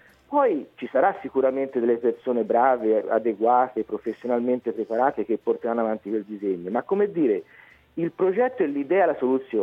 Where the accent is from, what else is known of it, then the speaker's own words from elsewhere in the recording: Siena, Tuscany, Italy; Questo dispiace un po' perché da senese vuol dire che è stato fatto poco.